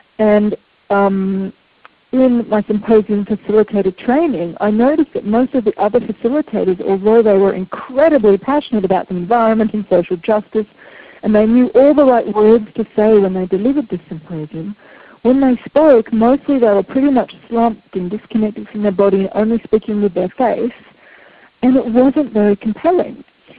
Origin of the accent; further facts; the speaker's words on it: Melbourne, Victoria, Australia; I've been running lots of workshops here in my hometown in Melbourne